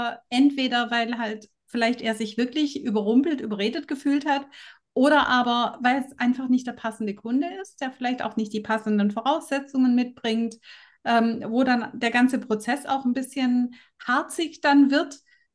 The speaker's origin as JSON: {"language": "German", "region": "Baden-Württemberg", "country": "Germany", "said": "ich komme ja aus dem Schwäbischen"}